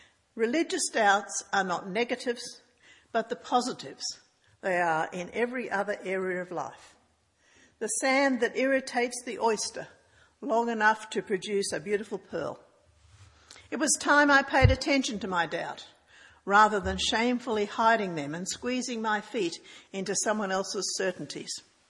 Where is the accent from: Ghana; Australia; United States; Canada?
Australia; I grew up in Australia as a God-intoxicated evangelical Christian